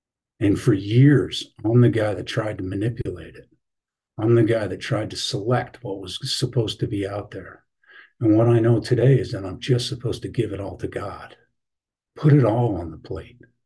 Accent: Aspen, Colorado, United States; now in Carbondale, United States; I live in Carbondale, Colorado, which is about $4.5 million south of Aspen. I grew up in Aspen, Colorado, and it's a small town. It's a small valley

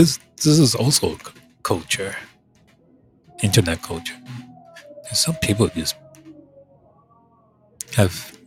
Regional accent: Taiwan; And somebody will say, you're Asian. I said, yeah, but I'm from Taiwan. I'm a mix.

